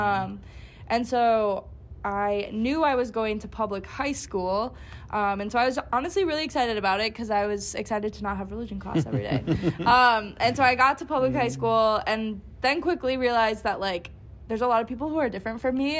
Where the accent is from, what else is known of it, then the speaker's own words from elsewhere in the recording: Minnesota, United States; I'm from Minnesota, so Midwestern family all around.